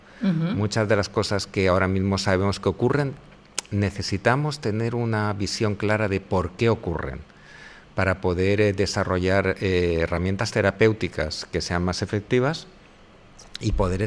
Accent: Elche, Valencian Community, Spain; Yo a Murcia le tengo un cariño tremendo, pero yo soy licitano, soy de aquí, de La Terreta, y pues la verdad es que en ese momento estudié en Murcia

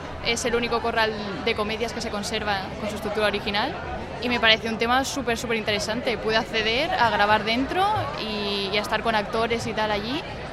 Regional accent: Alicante, Valencian Community, Spain; de sentirnos orgullosos de ser alicantinos

